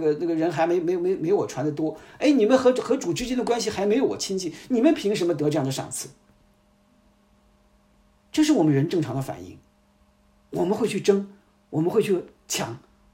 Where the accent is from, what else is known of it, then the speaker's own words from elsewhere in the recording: China; 但是我们在我们中国人的教会里面呢，我们有这样的一种现象